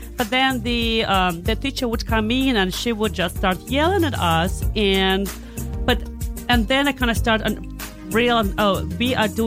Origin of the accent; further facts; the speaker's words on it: Belarus; Probably because I'm originally from Belarus and this is a taboo topic there.